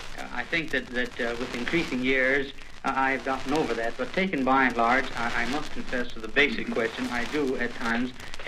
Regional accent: United States; As an American, I suppose I better take the first crack at that.

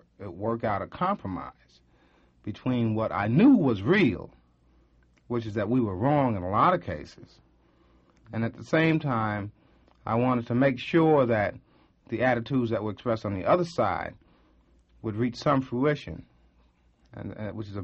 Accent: New York, United States; I grew up in New York, and I would go home with my university attitude

